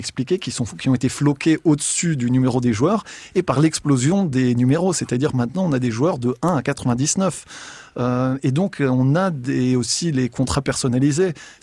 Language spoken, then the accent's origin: French; France; le mototaxi sait que je suis français